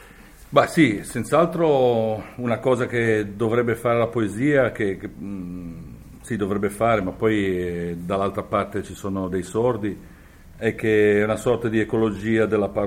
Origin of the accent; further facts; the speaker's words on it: Genoa, Liguria, Italy; Io sono nato nei Carugi, che per me è l'unica parte di Genova che è Genova veramente, e per cui si giocava per le strade